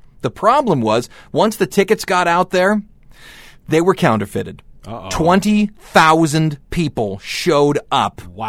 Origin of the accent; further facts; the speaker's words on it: Cleveland, Ohio, United States; Welcome to my hometown for the entire hour, Cleveland, Ohio.